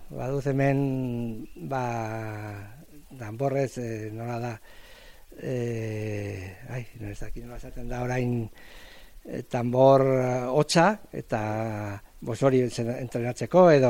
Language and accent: Basque; Oteiza, Navarre, Spain; now in Burlada, Spain; Nik ez ni Oteiza dela Solanakoa naiz. Baina, bueno, hemen dara maia 6 urtetik, orduan, ja, ia, burlatakoa.